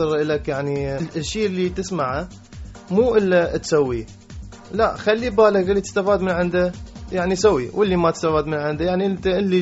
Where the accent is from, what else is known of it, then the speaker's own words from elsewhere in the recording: Iraq; انا عراقي